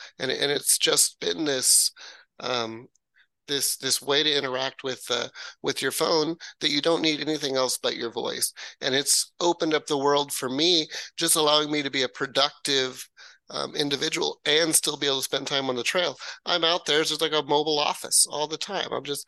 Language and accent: English; Washington, United States; But right here in my hometown, there's Hurricane Ridge, beautiful access to the Olympic National Park.